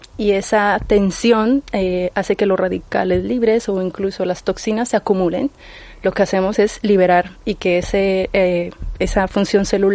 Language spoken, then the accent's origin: Spanish; Colombia; Yo soy de Colombia.